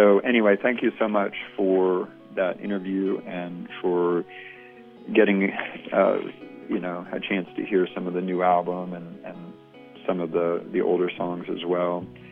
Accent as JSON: {"language": "English", "town": "Atlanta", "region": "Georgia", "country": "United States", "said": "I'm from Atlanta, Georgia."}